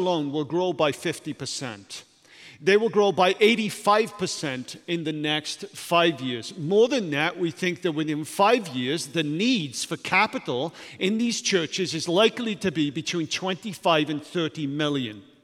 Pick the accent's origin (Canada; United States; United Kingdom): United Kingdom; Wales; I grew up in Wales.